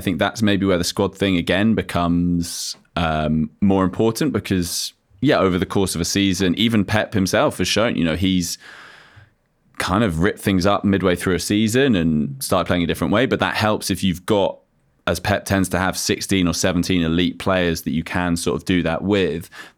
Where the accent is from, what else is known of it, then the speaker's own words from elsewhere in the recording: Australia; I'm from Australia.